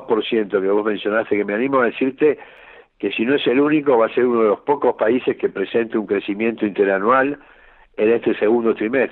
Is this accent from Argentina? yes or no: yes; Argentina; con todo respeto a lo que pasa en mi país